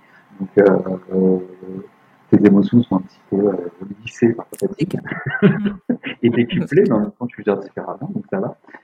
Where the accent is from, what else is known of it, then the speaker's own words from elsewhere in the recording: France; on est français